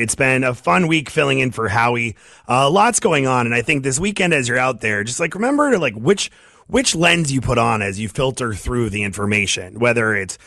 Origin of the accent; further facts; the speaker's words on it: Maine, United States; I grew up in Maine where, you know, we taught people to respect guns, to understand them, to handle them safely.